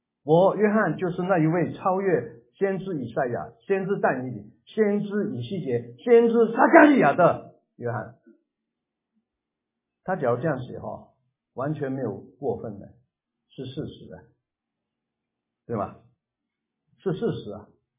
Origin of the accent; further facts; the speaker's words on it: China; 我们中国人也有一句这样的话嘛